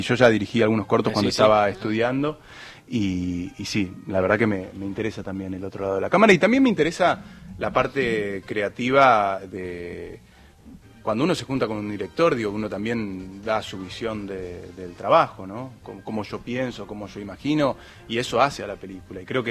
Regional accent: Bariloche, Río Negro, Argentina; now in Buenos Aires, Argentina; yo soy del sur, ya que estaban hablando de la Patagonia, yo soy de Bariloche, y cuando vine para Buenos Aires, vine a estudiar cine.

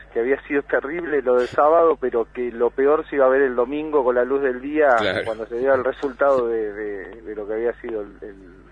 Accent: Patagonia, Argentina; si bien somos de la Patagonia y estamos acostumbrados a los vientos

